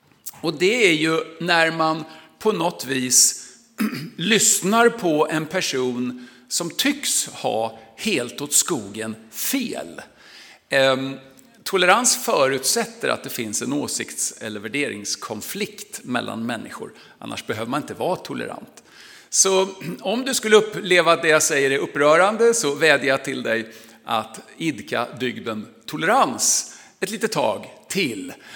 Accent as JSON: {"language": "Swedish", "region": "Stockholm County", "country": "Sweden", "tie": "born or raised there", "said": "det är en förort till Stockholm där jag är uppvuxen. Och som 14-åring var jag helt övertygad ateist."}